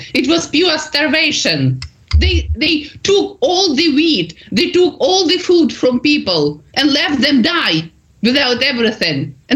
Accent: Ukraine; first language Ukrainian; English is a second language; My father came from Kursk region. He's Russian. He was Russian. Mm-hmm. And I grew up in Ukraine. But I'm very pro-Ukrainian. And we were very Ukrainian. But they forbidden us to speak our Ukrainian language. And my parents, I was speaking Ukrainian.

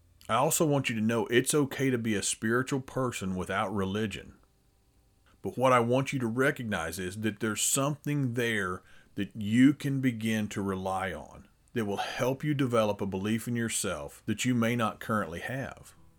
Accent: Arkansas, United States; if I can go from that little redneck kid growing up in Arkansas

